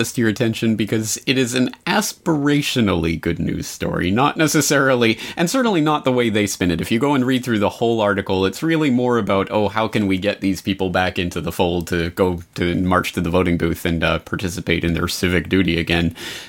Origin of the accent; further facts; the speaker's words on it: Canada; Sorry. I'm Canadian. I can say that.